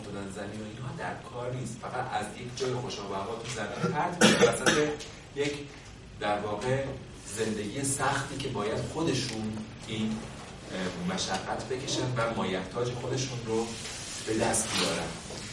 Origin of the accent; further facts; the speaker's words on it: Iran; نه اینکه حالا ما چون ایرانی هستیم بگیم بله بله همشون از ما تقلید کرد